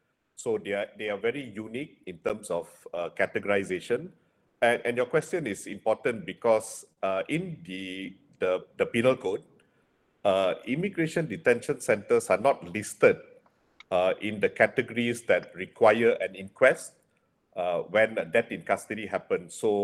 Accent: Malaysia; I mean, as a Malaysian, of course, I'm concerned.

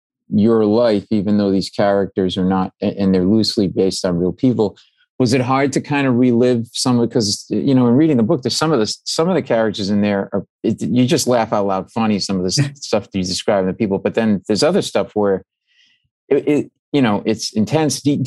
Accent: Providence, Rhode Island, United States; And we would go to Red Sox games because we grew up in Providence.

